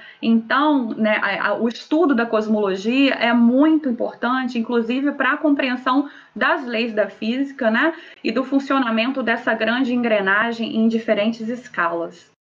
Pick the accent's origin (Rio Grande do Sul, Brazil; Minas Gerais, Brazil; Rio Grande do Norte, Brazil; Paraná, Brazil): Minas Gerais, Brazil; E Minas, fui criada em Minas